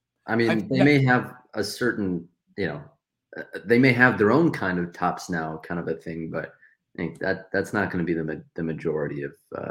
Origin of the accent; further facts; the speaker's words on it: Detroit, Michigan, United States; And I'm from the Detroit area, 45 minutes outside of Detroit.